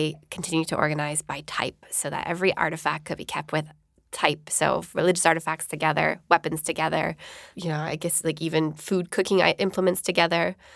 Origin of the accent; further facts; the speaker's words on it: Canada; especially if you come from a former colonized country, as I'm from Canada myself.